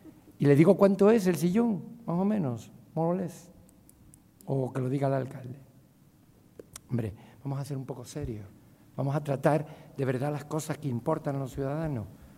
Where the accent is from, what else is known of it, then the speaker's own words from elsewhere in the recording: Tres Cantos, Community of Madrid, Spain; Creo que soy español, tricantino.